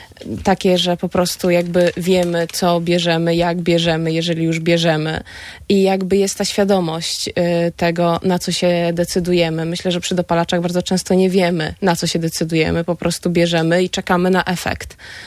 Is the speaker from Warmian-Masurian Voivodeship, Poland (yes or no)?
yes; Warmian-Masurian Voivodeship, Poland; Ja jestem z Warmii.